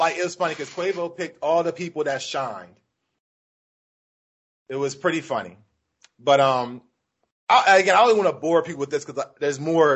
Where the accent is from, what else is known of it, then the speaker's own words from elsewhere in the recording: Baltimore, Maryland, United States; As you know, I'm from the Baltimore area, so Morgan State's big to me.